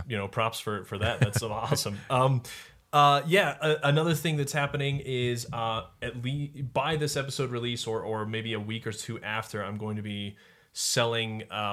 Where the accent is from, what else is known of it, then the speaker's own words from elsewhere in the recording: Colorado, United States; I grew up in Colorado, so it's the Rockies.